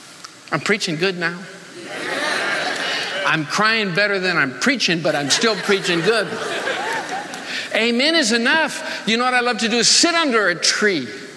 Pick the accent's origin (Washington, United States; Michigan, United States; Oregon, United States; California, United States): Michigan, United States; So I remembered growing up in Michigan, because I'm just a little farm boy from Michigan, lived in a town of 1,000 people. I live 5 miles outside the town.